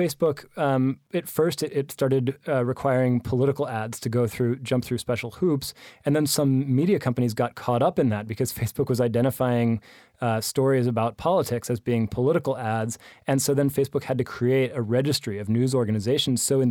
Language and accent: English; United States; One thing I have a slightly different view on, maybe because I'm American, is the First Amendment.